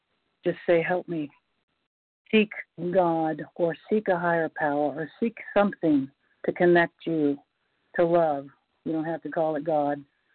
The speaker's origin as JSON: {"language": "English", "region": "North Carolina", "country": "United States", "said": "I'm from North Carolina, and I don't think I need to share after all those."}